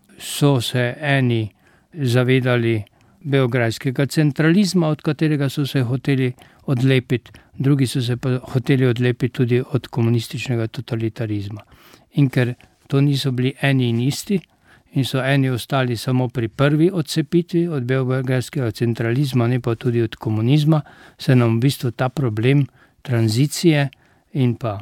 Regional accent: Prlekija, Slovenia; Če jaz kot Prlek izpostavim samo enega takega

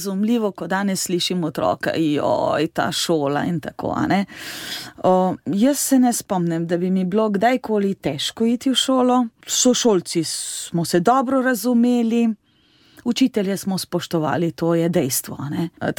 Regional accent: Prevalje, Carinthia, Slovenia; Torej, sem Korošica, moj rojstni kraj so Prevalje, delujem sicer na Ravnah na Koroškem, izhajam iz petčlanske družine, imam še dva starejša brata

